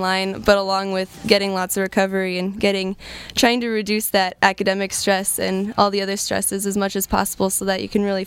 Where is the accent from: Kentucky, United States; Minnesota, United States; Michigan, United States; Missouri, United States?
Minnesota, United States; Minneapolis; I'm from Minneapolis, Minnesota. I'm an only child down there, and my mom and dad are just, I grew up skiing with them.